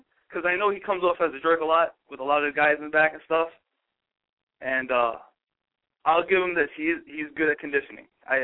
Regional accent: New York, United States; I came down. I was, you know, in my hometown. And it was the Manhattan Center, and I wrestled against Tiberius Thomas.

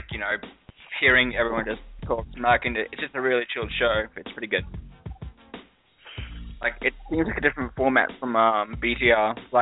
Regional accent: Queensland, Australia; Yeah, Australia. Queensland.

